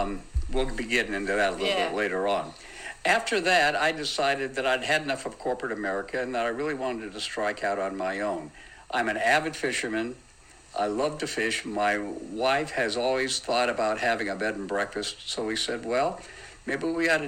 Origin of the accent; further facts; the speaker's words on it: California, United States; I was raised back in California, back in the day when California, even though it was left-leaning, it was pretty much like every other state.